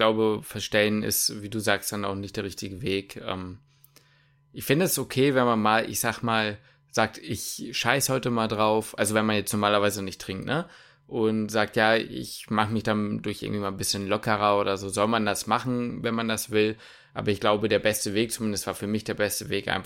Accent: Hamburg, Germany; now in Magdeburg, Germany; ich komme aus Hamburg, ich bin sehr zufrieden hier.

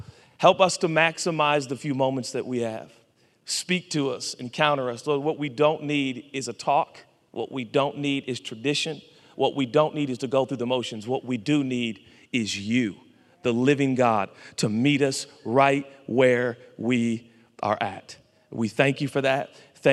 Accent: Portland, Oregon, United States; born there; I'll never forget the first time I went to the ocean. I was born in Portland, Oregon.

